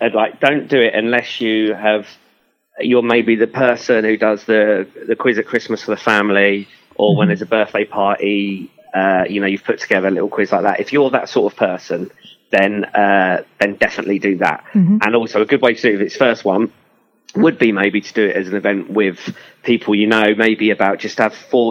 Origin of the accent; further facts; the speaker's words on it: Enfield, London, United Kingdom; Wales was because I'm from Enfield and everyone always takes the pee out of me because I can't say the word Wales.